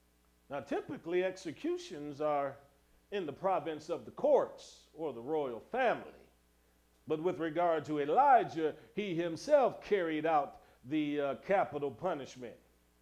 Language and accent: English; Cleveland, Ohio, United States; has a church in the area where I was raised in Cleveland, Ohio.